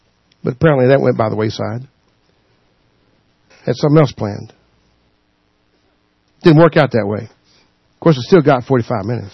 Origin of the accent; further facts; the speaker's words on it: the South, United States; I'm American, too. I'm a Southern boy.